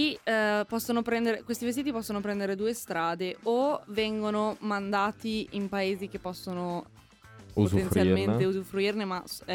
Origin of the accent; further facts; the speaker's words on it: Ravenna, Emilia-Romagna, Italy; Io sono di Ravenna, quindi a Ravenna.